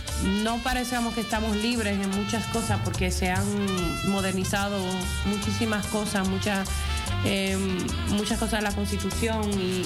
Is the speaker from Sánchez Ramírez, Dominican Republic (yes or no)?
no; Santo Domingo, Dominican Republic; soy una dominicana, nacida y criada en la República Dominicana, en Santo Domingo, y orgullosa de ser, de venir de ese paisito, esa isla, no ese país, pero esa islita tan pequeña, pero a la vez tan grande de corazón